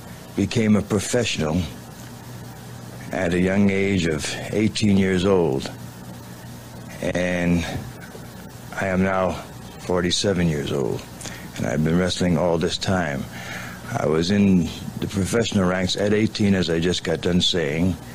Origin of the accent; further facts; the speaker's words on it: Newark, New Jersey, United States; As Bob said … I'm from Newark, New Jersey